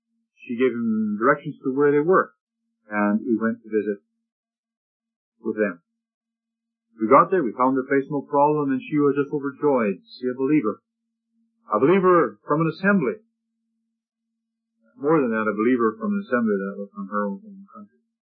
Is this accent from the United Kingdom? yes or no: no; Canada; I said, oh, no, I'm not. I'm from Canada.